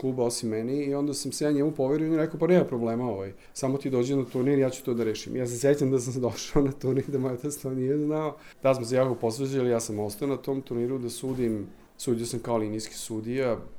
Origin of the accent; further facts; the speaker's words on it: Sombor, Vojvodina, Serbia; ja sam rođen u Somboru i živim u Somboru, moja porodica živi u Somboru. Izuzetno sam mešane krvi od jevrejske, mađarske, katoličke, pravoslavne, grčke